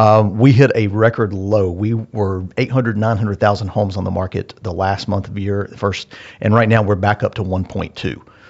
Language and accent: English; Asheville, North Carolina, United States; I grew up in Asheville, North Carolina.